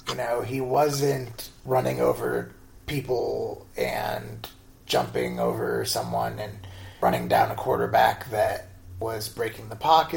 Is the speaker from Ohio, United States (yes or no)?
yes; Akron, Ohio, United States; Linebacker out of my hometown of Akron.